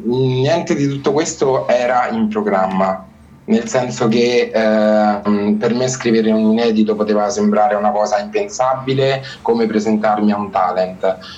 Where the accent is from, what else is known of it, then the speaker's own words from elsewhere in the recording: Rome, Lazio, Italy; Ho 23 anni e sono di Roma.